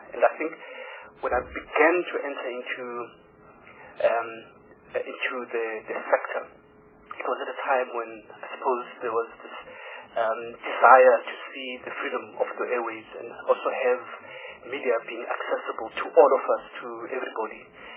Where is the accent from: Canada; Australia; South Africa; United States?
South Africa; Gugulethu, Western Cape; I grew up in Guguletu. I was born and bred here.